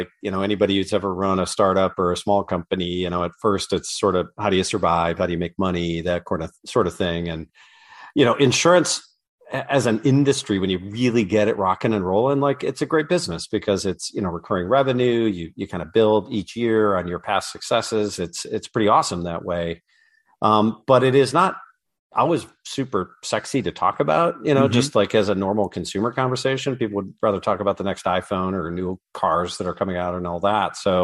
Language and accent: English; Michigan, United States; this business literally started in the basement of the house I grew up in Northern Michigan